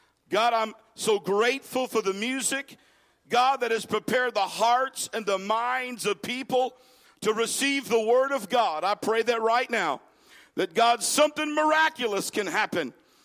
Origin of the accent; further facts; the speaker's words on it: Wisconsin, United States; And unfortunately, this Wisconsinite isn't as good a shot as that Texan.